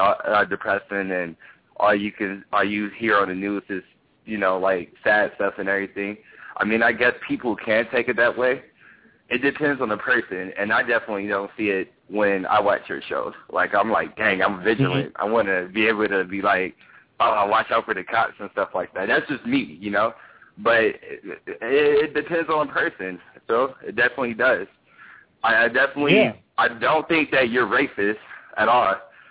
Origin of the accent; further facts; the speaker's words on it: Detroit, Michigan, United States; straight from Detroit